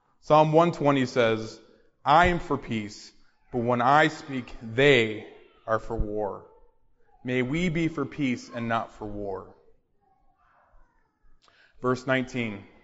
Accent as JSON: {"language": "English", "town": "Chicago", "region": "Illinois", "country": "United States", "tie": "born or raised there", "said": "But I grew up in Chicago, or outside of Chicago. And in the wintertime, they salt the roads."}